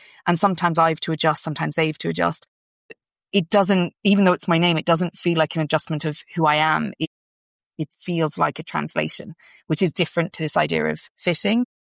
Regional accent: London, United Kingdom; now in Ireland; I grew up in the UK, I spent a couple of years in the UK, and in the UK, I was Irish because that was how we understood ourselves growing up in London. Come back to Ireland and I assume I'm Irish, but I'm actually English to the Irish kids, right?

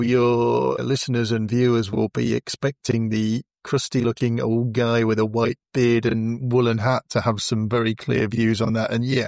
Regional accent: East Midlands, United Kingdom; as a small kid growing up in Northamptonshire, which is where we were, there were always adventures.

